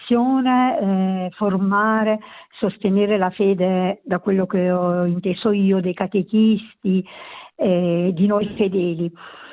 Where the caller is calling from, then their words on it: Basilicata, Italy; siamo dalla Basilicata